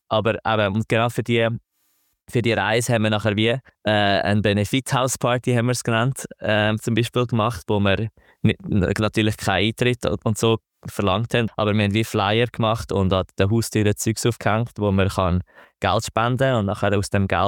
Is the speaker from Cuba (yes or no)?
no; Switzerland; wie du sagst, als Schweizer sind wir extrem privilegiert